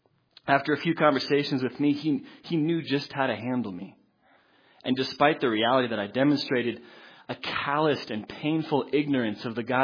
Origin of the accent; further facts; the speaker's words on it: Boulder, Colorado, United States; And imagine growing up in Boulder, Colorado, and knowing nothing of the Bible or Jesus Christ